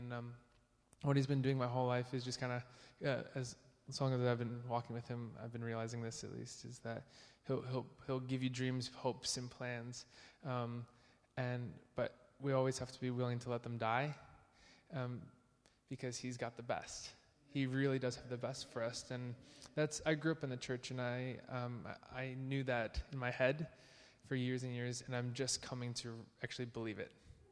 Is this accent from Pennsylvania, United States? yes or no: no; Holland, Michigan, United States; now in London, United Kingdom; and I'm from Holland, Michigan, in the United States.